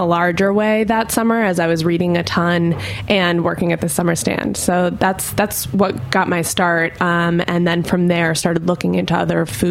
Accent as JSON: {"language": "English", "region": "Connecticut", "country": "United States", "tie": "born or raised there", "said": "I started working at a summer stand in my hometown in Connecticut"}